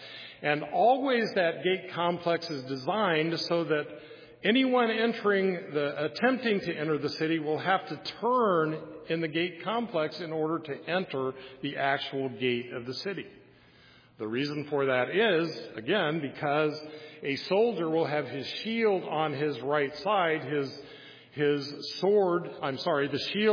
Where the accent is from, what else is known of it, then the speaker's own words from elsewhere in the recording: Kansas, United States; I grew up in Kansas, 115 degrees on summer days.